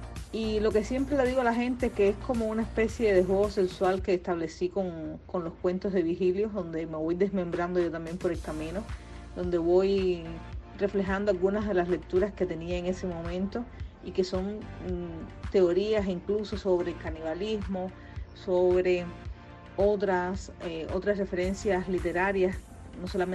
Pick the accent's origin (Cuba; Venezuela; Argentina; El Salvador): Cuba